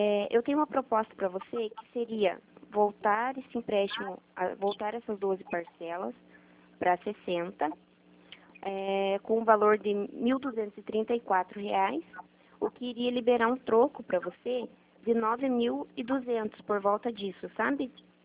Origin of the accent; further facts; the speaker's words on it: Guarapuava, Paraná, Brazil; Sim, sou de Guarapuava